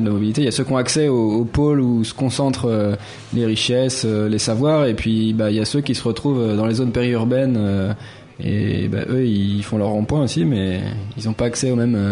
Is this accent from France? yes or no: yes; Nantes, Pays de la Loire, France; En tant que Nantais